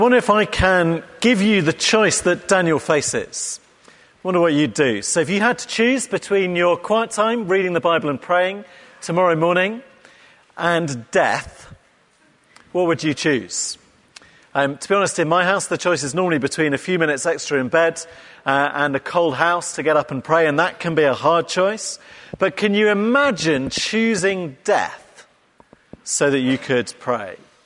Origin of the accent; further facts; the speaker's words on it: England, United Kingdom; We're English people aren't very good at imagining being conquered